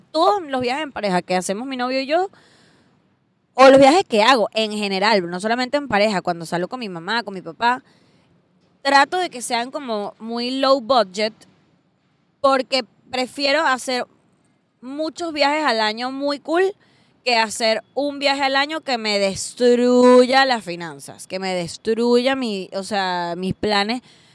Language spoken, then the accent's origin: Spanish; Venezuela; Marico, mi novio y yo somos venezolanos, ¿no?